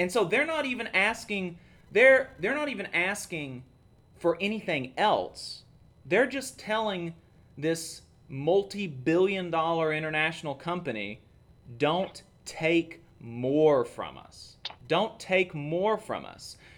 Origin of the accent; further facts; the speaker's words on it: Alabama, United States; I'm from Alabama. You know, we, you know, I grew up in a rural community, very conservative, very religious.